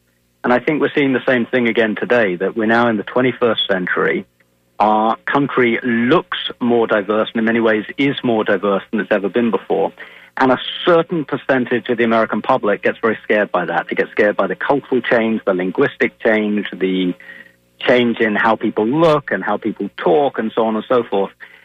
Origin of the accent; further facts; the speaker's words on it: England, United Kingdom; Well, look, I grew up in England, and England is a country with nearly 60 million people